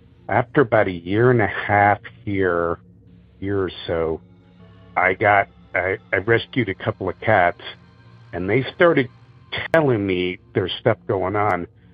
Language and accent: English; San Francisco, California, United States; I mean, there was occurrences as a kid growing up in San Francisco.